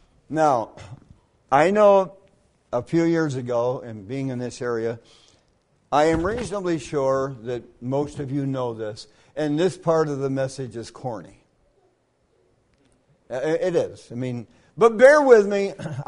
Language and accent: English; New York, United States; I was born in the Adirondacks, okay? And believe it or not, I was born on Whiteface Mountain. I was born on Whiteface Mountain. The house I was born in is still there. I was born in one house and we moved next door.